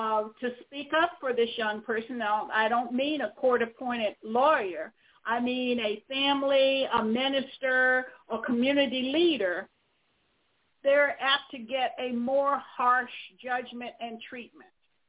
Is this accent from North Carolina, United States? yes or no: yes; North Carolina, United States; I grew up in North Carolina, not in Louisiana